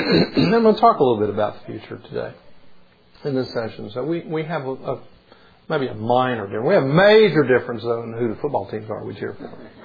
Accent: Memphis, Tennessee, United States; But growing up in Memphis, I'm sorry, we hate all things orange.

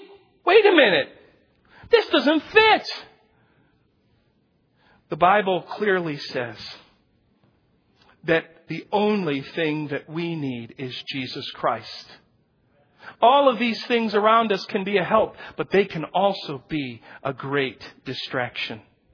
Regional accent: Spain; moved away as an adult; now in United States; When I came from Spain to the United States to pastor, I was so humbled that I would be called to be a pastor.

